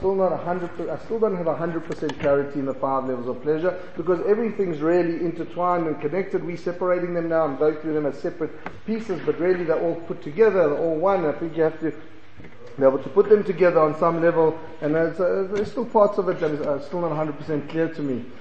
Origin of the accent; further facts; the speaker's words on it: South Africa; I come from South Africa, so I'll speak about what I enjoy.